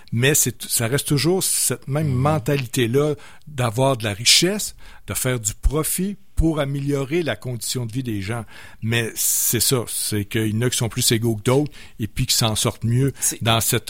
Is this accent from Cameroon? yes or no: no; Shawinigan, Quebec, Canada; On vient de la Mauricie, Shawinigan.